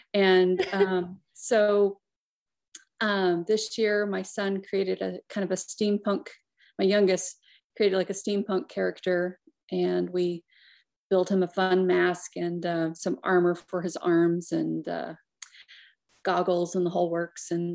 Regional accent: Napa, California, United States; also born or lived in Utah / North Carolina; now in Tucson, United States; I grew up in Napa, California, and fell in love with lots of rolling hills and big oak trees. And then I did school at BYU and in Utah, and then lived in North Carolina for a bit, and now live in Arizona, Tucson, Arizona.

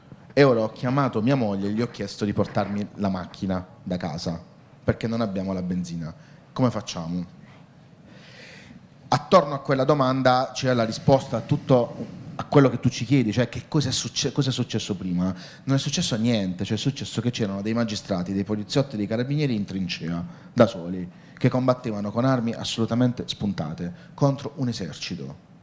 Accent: Apulia, Italy; perché io sono pugliese e da un po' di tempo mi occupavo della mafia foggiana

